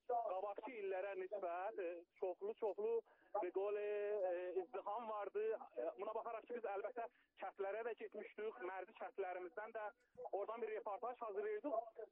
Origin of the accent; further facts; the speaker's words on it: Parsabad, Ardabil Province, Iran; indiki halda mən Parsabadlıyam